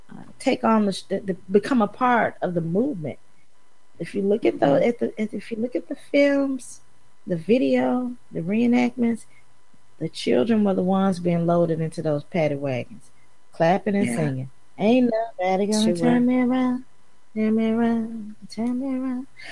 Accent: Memphis, Tennessee, United States; I am from Memphis. We used to give tours in Memphis and discuss many of the historical black sites in Memphis, sites relative to African-American history. So I know Memphis, okay?

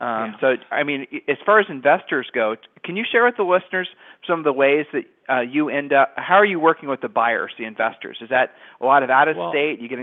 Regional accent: Ohio, United States; I'm from Ohio, so I totally understand how kind of frustrating it is to read these headlines

